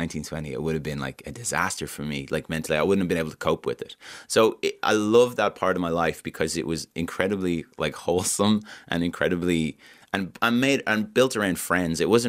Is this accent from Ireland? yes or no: yes; Malahide, Leinster, Ireland; because I grew up in Malahide.